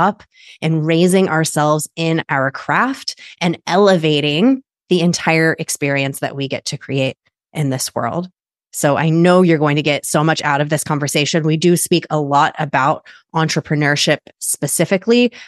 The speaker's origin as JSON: {"language": "English", "region": "Midwest", "country": "United States", "said": "I'm from the Midwest specifically"}